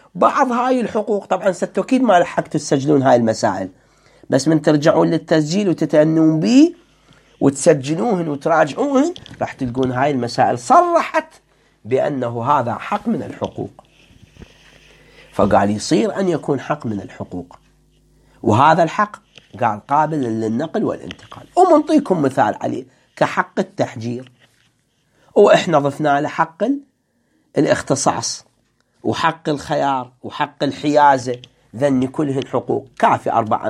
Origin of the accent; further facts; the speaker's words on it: Iraq; الآن إحنا عندنا في العراق أقل عملة موجودة 250 دينار